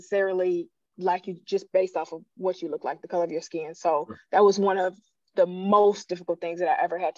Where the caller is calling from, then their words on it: St. Louis, Missouri, United States; I'm in St. Louis right now.